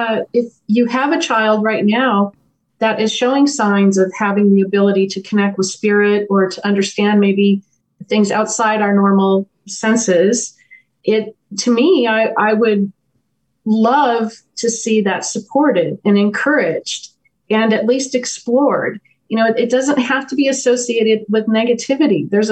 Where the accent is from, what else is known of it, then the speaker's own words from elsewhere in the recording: California, United States; And I grew up right by Disneyland. Mm-hmm. I grew up in Southern California, so we would go there all the time.